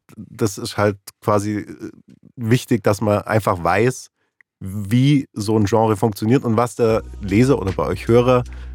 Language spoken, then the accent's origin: German; Bavaria, Germany; ich komme aus dem Allgäu